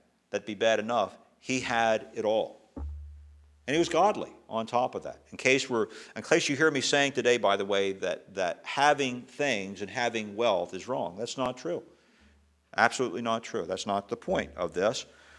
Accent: Maryland, United States; I was back in Maryland a while back in my home state

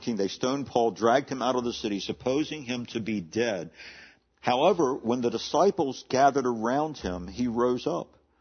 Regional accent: Hagerstown, Maryland, United States; I have some vivid memories as a boy growing up in Hagerstown, Maryland, of having rock fights.

